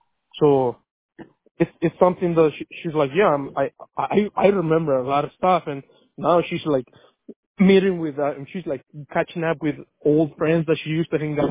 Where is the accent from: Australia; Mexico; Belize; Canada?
Mexico; English is a second language; also born or lived in Arizona; now in United States; because I was born here in Arizona, but I was raised in Mexico. I tell people as a joke, you know, I'm the opposite of the Mexican.